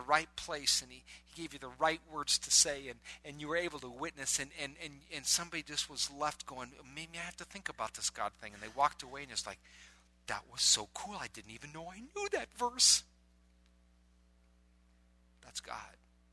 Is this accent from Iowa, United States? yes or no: yes; Iowa, United States; I'm from Iowa, so I never knew what an ocean was.